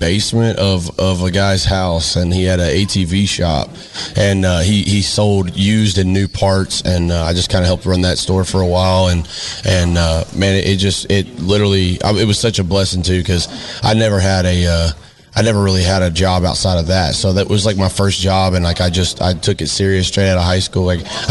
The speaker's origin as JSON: {"language": "English", "town": "Nashville", "region": "Tennessee", "country": "United States", "tie": "born or raised there", "said": "And growing up in Nashville, you think that, oh, okay, every town must have a Broadway"}